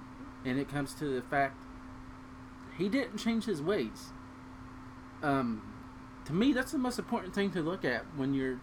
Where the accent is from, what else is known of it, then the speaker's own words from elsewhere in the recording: Cincinnati, Ohio, United States; we're both from the Cincinnati area, people love Pete Rose in the Cincinnati area.